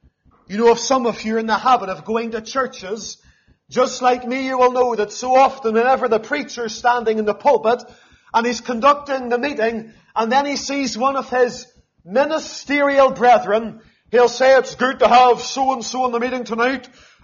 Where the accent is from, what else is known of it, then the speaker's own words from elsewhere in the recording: Lisburn, Northern Ireland, United Kingdom; growing up in Lisburn